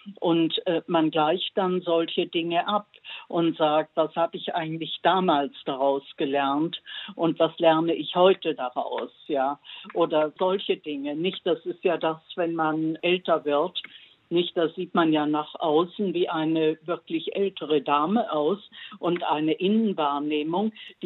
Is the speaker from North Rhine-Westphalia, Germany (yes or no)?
no; Konstanz, Baden-Württemberg, Germany; Bin in meine Heimatstadt Konstanz zurückgegangen